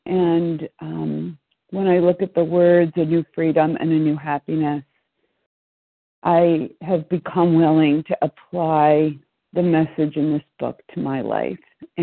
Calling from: Pennsylvania, United States; I'm calling in from Pennsylvania.

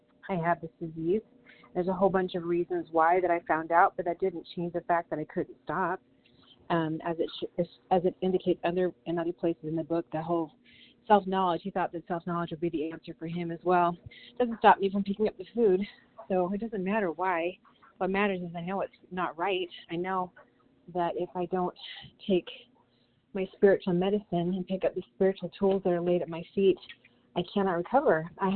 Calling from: Michigan, United States; I'm calling from Michigan.

